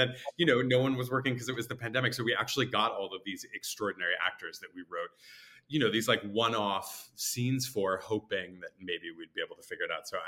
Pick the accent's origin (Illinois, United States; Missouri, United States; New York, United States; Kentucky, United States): Missouri, United States; St. Louis; I think as a kid, like mostly growing up in St. Louis with my family